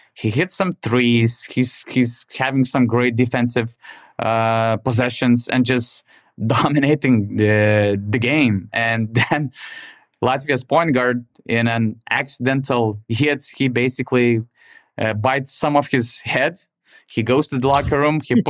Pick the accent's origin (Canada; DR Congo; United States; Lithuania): Lithuania; I'm from Lithuania, but I mean, Greece is not a perfect team.